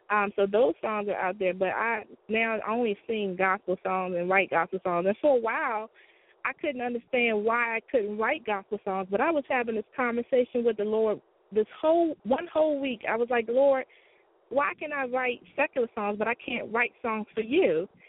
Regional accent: Maryland, United States; Well, I'm originally from Maryland. I'm actually still in Maryland.

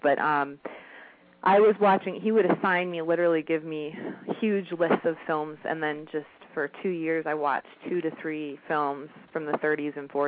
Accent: Iowa, United States; I come from Iowa

